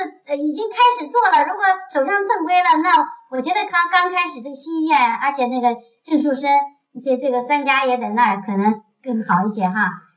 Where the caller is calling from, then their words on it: Hong Kong; 您看我是从香港打来的